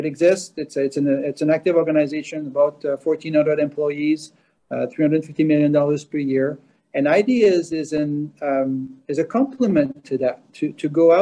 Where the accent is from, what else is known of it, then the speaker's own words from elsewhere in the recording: Rimouski, Quebec, Canada; first language French; English is a second language; Yeah, so I'm from Canada, obviously, a small town in the eastern part of the country called Rimouski, always did my schooling there until I was 18 years old. All in French, by the way